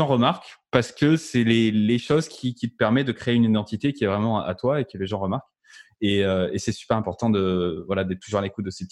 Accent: France; accent: French; faut que je continue de pousser avec mon accent français

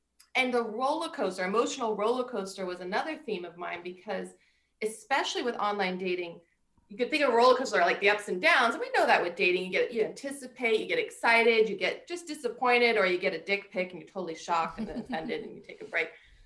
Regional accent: United States; I'm American. We use the term dating.

